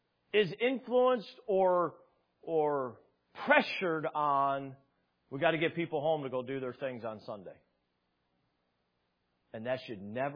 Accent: Brown City, Michigan, United States; Of course, I grew up in Brown City. There wasn't a lot of places to eat out at.

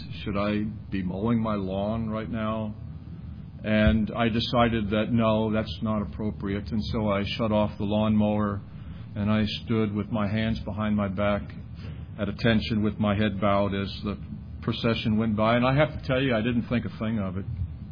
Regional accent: Chicago, Illinois, United States; So I didn't see that growing up in Chicago

